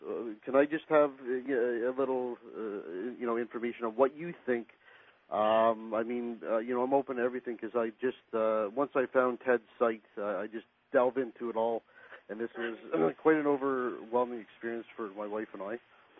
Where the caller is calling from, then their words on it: Toronto, Ontario, Canada; I'm calling from Toronto, Canada.